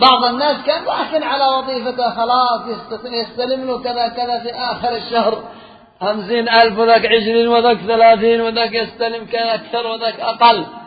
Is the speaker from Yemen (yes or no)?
yes; Yemen; لأن كثير من الرعايا الآن خاصة عندنا في اليمن صاروا يزرعون القات